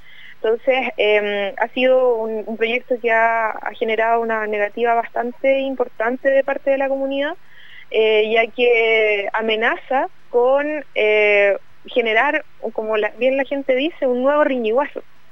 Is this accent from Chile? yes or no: yes; Los Lagos, Los Ríos, Chile; la comuna de Los Lagos, ¿cierto?, que es de donde soy yo, Antilwe, Huehuelgue, que son pequeñas localidades que habitan río abajo